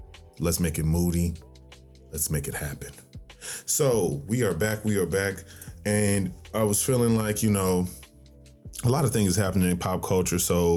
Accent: Tennessee, United States; I'm not from Nashville, to make that specific, but I'm from Tennessee. So I've always grown up around country

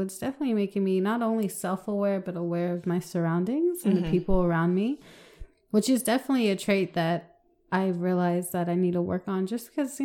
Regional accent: United States; and I don't know if it's just because we're American and we're both women of color

